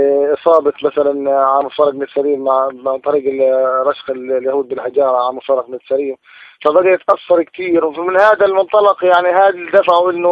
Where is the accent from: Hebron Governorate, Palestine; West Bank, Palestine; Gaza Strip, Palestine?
Gaza Strip, Palestine; والله إحنا كشعب فلسطيني وفي قطاع غزة